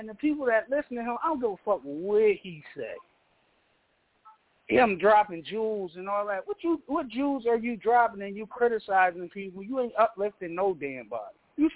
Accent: Queens, New York, United States; now in Delaware, United States; I'm from Queens.

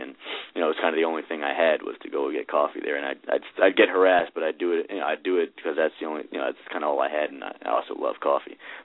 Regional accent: Bronx, New York, United States; You know, I grew up in the Bronx.

